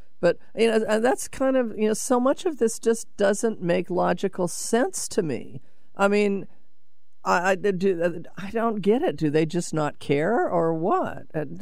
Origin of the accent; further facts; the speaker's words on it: Seattle, Washington, United States; I can remember, because I grew up in Seattle, and we often, you know, my parents would take us to Woodland Park Zoo.